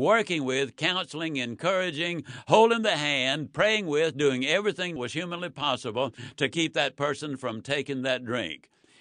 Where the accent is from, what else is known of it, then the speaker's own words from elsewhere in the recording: Yazoo City, Mississippi, United States; When I was a child, I was raised in Yazoo City, Mississippi. It was during the Depression.